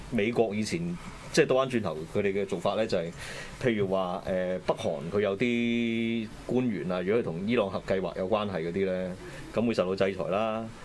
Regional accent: Hong Kong; 即幫過我哋香港人很多啦

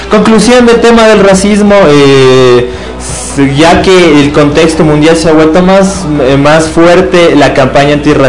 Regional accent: Ecuador; nosotros como nación ecuatoriana

